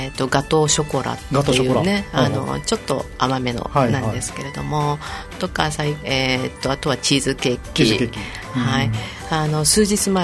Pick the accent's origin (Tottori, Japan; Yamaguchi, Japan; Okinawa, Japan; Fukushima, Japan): Okinawa, Japan; Naha; born there; now in Haebaru, Japan; 生まれは那覇なんですけれども、仕事始めた頃から早原町に、